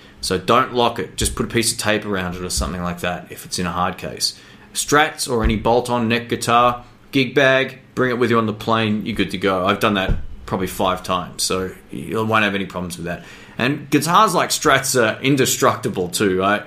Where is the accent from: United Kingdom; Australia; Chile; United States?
Australia; I'm Aussie too.